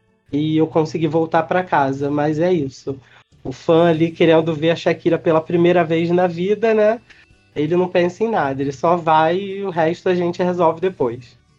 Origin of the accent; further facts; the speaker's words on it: Rio de Janeiro, Brazil; Eu sou do Rio de Janeiro